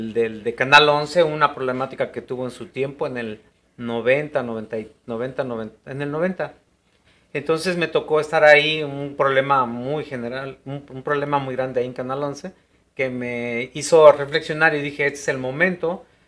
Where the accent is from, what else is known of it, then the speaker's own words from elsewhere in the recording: Acapulco, Guerrero, Mexico; Y pues yo vengo del puerto de Acapulco, un puerto con reconocimiento internacional.